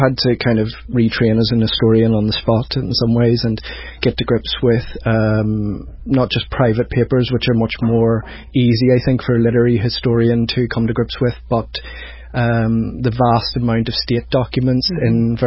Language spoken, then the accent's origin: English; Belfast, Northern Ireland, United Kingdom; now in England, United Kingdom; growing up in Belfast, I always had a sense of travel. I mean, I did a Fulbright in the States in Washington, D.C. for 2 years. And beyond that, I'd been in France, and I sort of travelled around a bit and thought I was well settled in England.